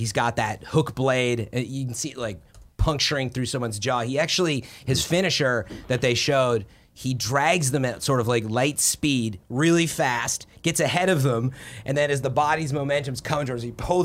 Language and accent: English; Chicago, Illinois, United States; Chi-Town, my hometown, as you know.